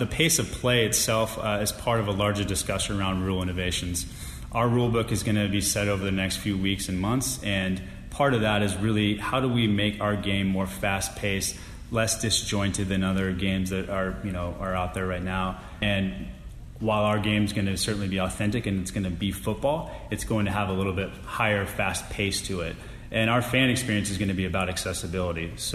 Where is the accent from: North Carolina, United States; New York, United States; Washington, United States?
Washington, United States; Bellevue; Yeah, I grew up in Bellevue.